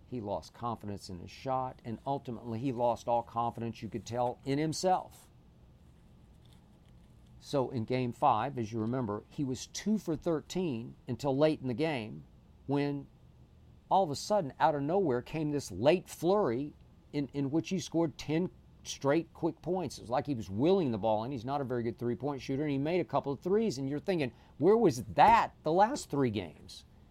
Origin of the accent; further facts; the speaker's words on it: Oklahoma City, Oklahoma, United States; Game 5 should have been played back in my hometown in Oklahoma City, in one of my favorite neighborhoods downtown.